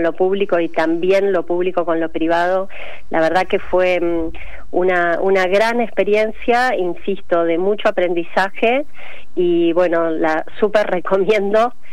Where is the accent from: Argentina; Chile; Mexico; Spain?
Argentina; es una convicción que tenemos que tener como argentinos